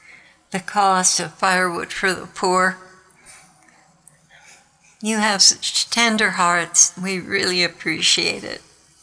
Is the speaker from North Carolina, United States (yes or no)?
no; Chicago, Illinois, United States; born there; and I was born in Chicago, and my ancestry goes back to Prague